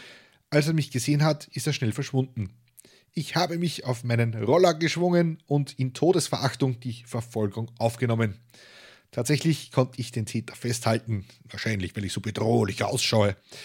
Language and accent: German; Austria; Aber denjenigen am Krawall packen, wie man bei uns in Österreich sagt, na, das wird wohl drin sein.